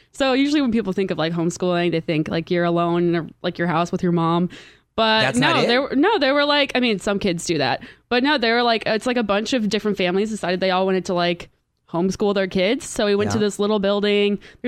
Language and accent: English; Roswell, Georgia, United States; I'm from Georgia.